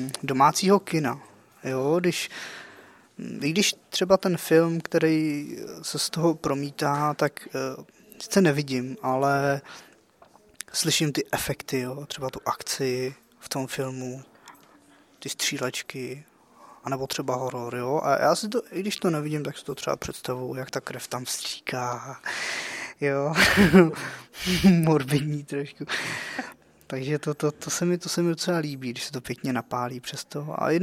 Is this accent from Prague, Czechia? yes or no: yes; Prague, Czechia; Je mě, ještě kolik mě je, 26. No a jsem taky jsem z Prahy 6. Já pocházím z Prahy 6.